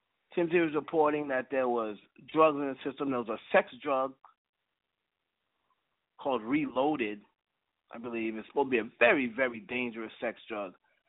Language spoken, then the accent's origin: English; New York, United States; From growing up in New York and from knowing Lamar Odom a long time, Lamar Odom has had drug problems since high school.